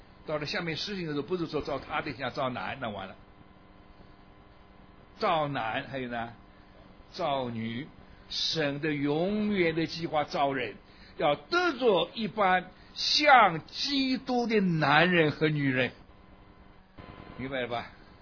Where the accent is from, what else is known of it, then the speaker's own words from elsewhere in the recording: Shanghai, China; 我都住在中国就一直到我长大，我离开中国没有去过，我一直在上海长大，上海生的，上海长大的。我是原籍浙江人